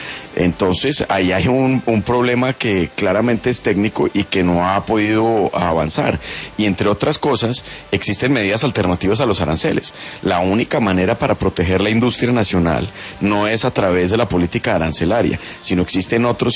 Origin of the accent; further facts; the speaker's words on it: Colombia; los primeros que perdemos, Ricardo, somos los colombianos